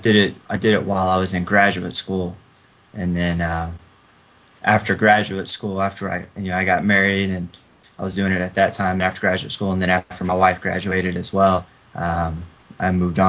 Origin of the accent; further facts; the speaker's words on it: Pasadena, Texas, United States; Well, I'm originally from the Pasadena area, so I went to Dobie High School, and then after Dobie, I graduated and went to Dallas Baptist University